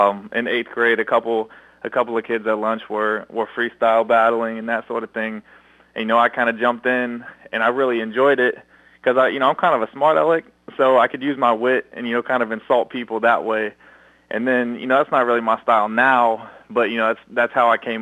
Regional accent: Chesapeake, Ohio, United States; I grew up in Chesapeake, Ohio. It's a suburban Ohio town. Not much racial diversity

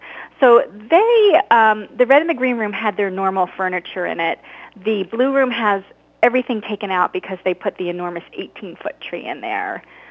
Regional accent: New Jersey, United States; You guys are all from Texas, and I'm from Jersey

